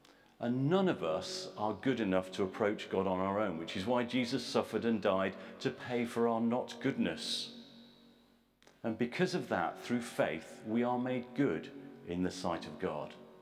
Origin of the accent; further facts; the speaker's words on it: Bradford, Yorkshire and the Humber, United Kingdom; now in England; I was brought up in Bradford. So the southeast is a new thing to me. We've been here for about the last 4 or 5 years now.